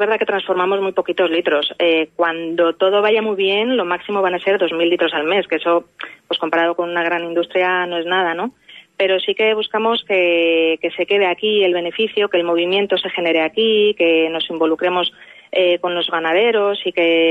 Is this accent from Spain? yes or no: yes; Madrid, Community of Madrid, Spain; moved away; Mi madre nació aquí en Bedemarván y nada, y antes vivíamos en Madrid. Nacimos en Madrid y vivimos hasta el 2016, ¿sí? Que nos animamos a venir aquí.